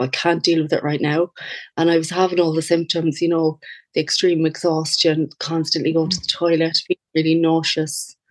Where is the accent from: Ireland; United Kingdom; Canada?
Ireland; Castlebar, Connacht; I'm from Castlebar, County Mayo.